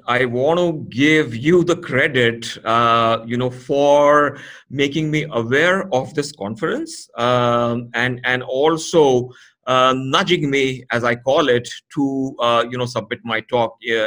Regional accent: Pune, Maharashtra, India; it's happening in my hometown, Pune.

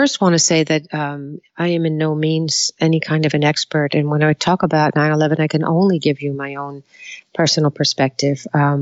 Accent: Long Island, New York, United States; also born or lived in Flushing; I was born in Flushing, New York and moved out to Long Island where I was raised. I have six siblings.

